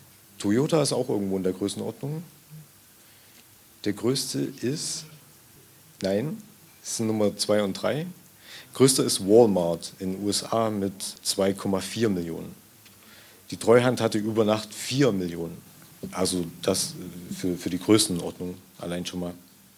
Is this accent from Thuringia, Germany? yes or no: no; Zwickau, Saxony, Germany; Zwickau, wo ich herkomme, zum Beispiel, hat eine technische Hochschule